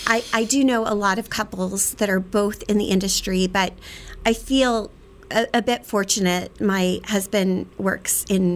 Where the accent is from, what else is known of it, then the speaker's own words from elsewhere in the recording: San Diego, California, United States; I grew up in San Diego, and I was drawn to the Santa Barbara area due to the proximity of San Diego to Santa Barbara.